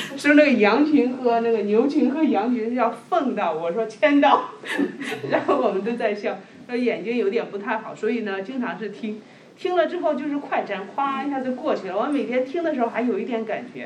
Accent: China; 觉得我们中国人对吃是非常的讲究的

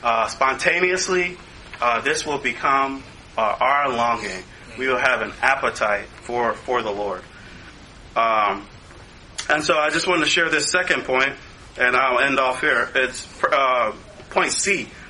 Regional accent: United States; You know, what I would eat is just American food. I grew up here in America.

